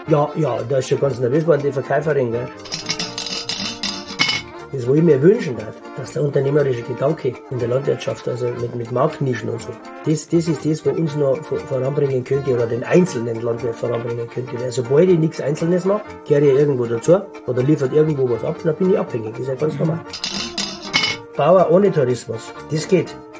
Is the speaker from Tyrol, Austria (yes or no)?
yes; Tyrol, Austria; moved away as an adult; now in Germany; Ich bin ja aus Tirol umgesiedelt vor 46 Jahren. Da war ich 18.